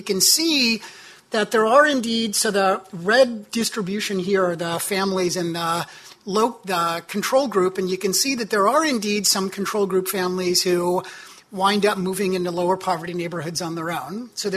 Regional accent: Chicago, Illinois, United States; So to give you some sense for what the baseline neighborhoods look like in Chicago, my hometown, the Robert Taylor Homes, were one of the baseline sites.

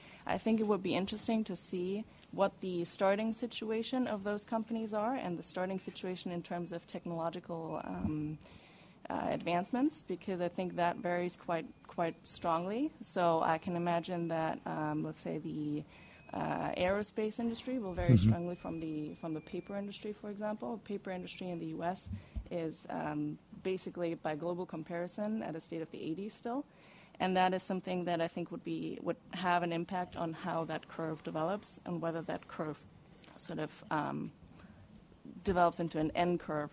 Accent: Germany; And I come from Germany, so I wanted to offer two sort of maybe best practices

